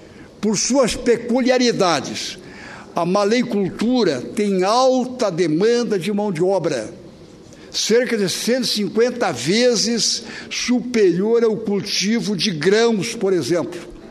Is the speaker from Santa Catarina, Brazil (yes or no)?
yes; Santa Catarina, Brazil; nós queremos, como catarinense, cumprimentar também aos estudantes de lá